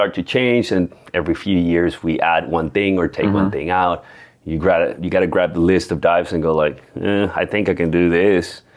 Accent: Colombia; I'm from Colombia, you know. I'm not supposed to win.

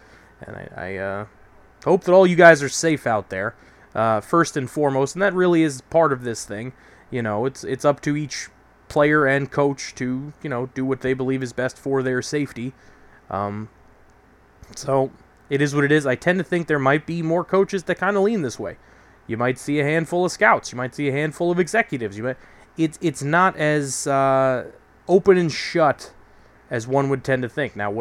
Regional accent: New York, United States; Look, as a New Yorker and as growing up as a New York Giants fan

